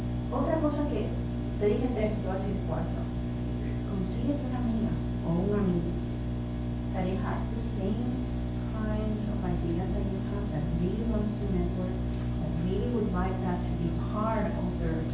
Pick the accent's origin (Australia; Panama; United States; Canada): Panama; first language Spanish; English is a second language; also born or lived in Europe; I was raised in Panama, I was born in Europe, never lived in Europe in my life. I'm a native Spanish speaker.